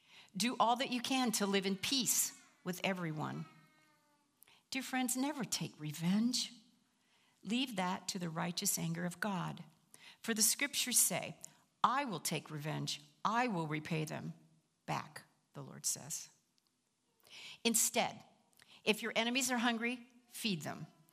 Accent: Ohio, United States; Well, I'm from Southern Ohio in the western section. We didn't say you all that much, but occasionally.

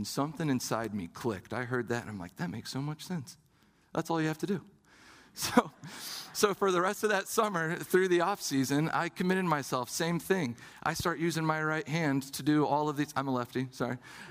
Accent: Dayton, Ohio, United States; I'm from Southern Ohio, from the Dayton area, Southwest.

